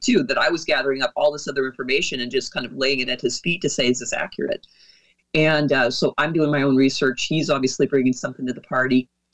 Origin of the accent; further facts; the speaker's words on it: Oregon, United States; also born or lived in Dallas, Texas; I was living in Dallas, Texas, as I said, during my diagnosis, and my home state is Oregon.